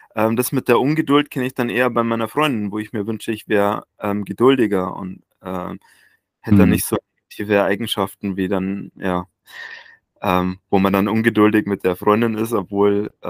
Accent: Bavaria, Germany; ich bin in Bayern aufgewachsen, wie man vielleicht hören kann. Ganz leicht, ne?

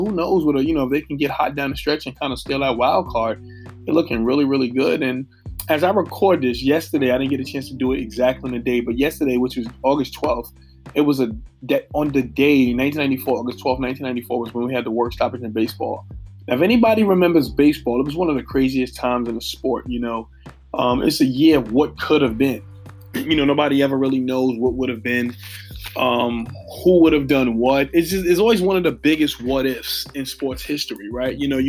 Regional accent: New York, United States; as a New Yorker, you'd hope it's the Yankees' year

